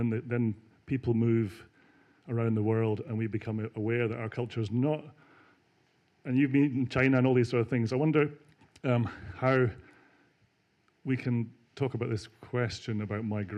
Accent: Scotland, United Kingdom; accent: Scottish; moved away as an adult; also born or lived in Singapore / Malaysia; Well, I'm a migrant. You might tell by the lilt of my Scottish accent.

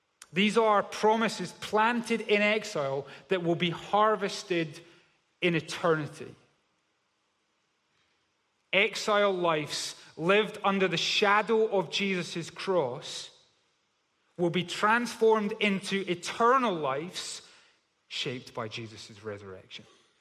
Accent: Scotland, United Kingdom; probably thinking, why did we invite the cynical Scottish guy to do the final celebration? I do feel like I'm bringing Scottish weather to an Ingris party. This is what we call in Scotland, doer.

